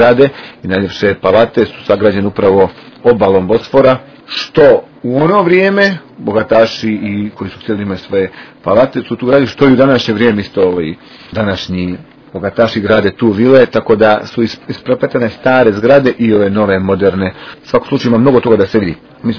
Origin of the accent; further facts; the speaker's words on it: Kotor, Montenegro; ja sam iz Kotora pa ga znam